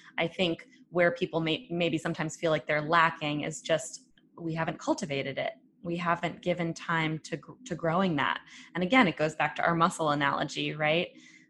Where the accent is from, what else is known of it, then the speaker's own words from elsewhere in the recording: United States; you and I were both born and raised in the United States.